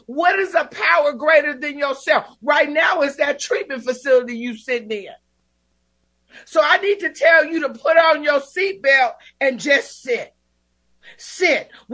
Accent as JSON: {"language": "English", "town": "Oakland", "region": "California", "country": "United States", "said": "I was from Oakland, California, and I found myself in Austin, Texas, one more time with a crack pipe hanging out of my mouth."}